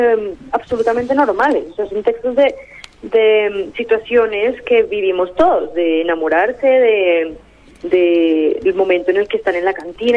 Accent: Colombia; siendo colombiana

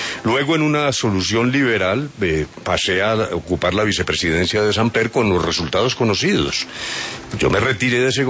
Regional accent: Colombia

